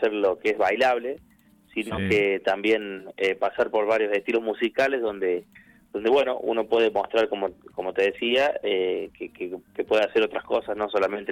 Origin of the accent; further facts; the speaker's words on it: Vicuña Mackenna, Córdoba, Argentina; Estuve viviendo varios años en Córdoba capital, pero ahora estoy radicado ya en mi pueblo hace 8 años, Vicuña Mackenna.